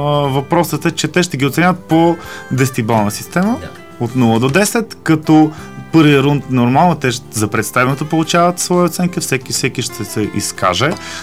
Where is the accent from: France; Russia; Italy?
Russia; Moscow; Да. Аз нямам нищо руско в интерес на истината. Да. Израснал съм в Москва и да.